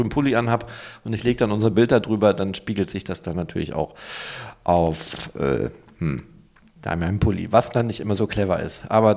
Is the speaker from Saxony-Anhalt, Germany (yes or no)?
no; North Rhine-Westphalia, Germany; Und als Münsterländer gehe ich auch nicht so weit weg.